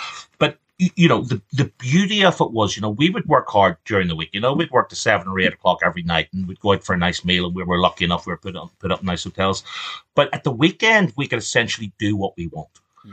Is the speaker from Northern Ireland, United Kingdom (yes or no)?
yes; Belfast, Northern Ireland, United Kingdom; it's a little bit like us growing up in Belfast. You know, when you'd watch the TV in the 70s and 80s, you know, the troubles were always on the front of the BBC News.